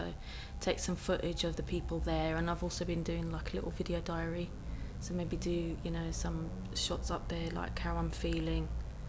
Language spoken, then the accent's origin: English; Harlesden, London, United Kingdom; I'm from London. I was born in Harlesden. And as I was growing up, there were quite a few like shootings and yardy activity, that kind of thing. So I've seen the bad side of London, the inner city side of London.